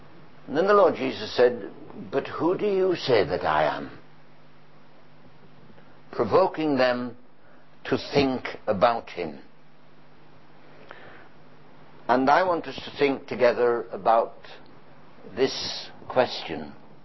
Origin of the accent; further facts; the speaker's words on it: England, United Kingdom; Oh, I know we're terribly reserved and we're English.